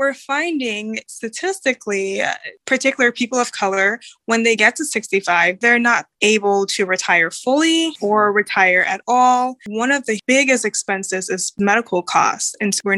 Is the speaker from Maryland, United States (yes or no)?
yes; Maryland, United States; also born or lived in Los Angeles; Now I'm actually back in Maryland in my home state and I'm coming up towards the end of a work contract.